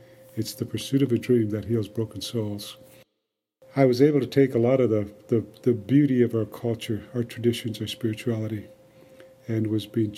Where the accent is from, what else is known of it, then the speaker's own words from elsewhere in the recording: Porcupine, South Dakota, United States; I grew up in Porcupine, South Dakota, on the Pine Ridge Indian Reservation, but orphaned at a young age.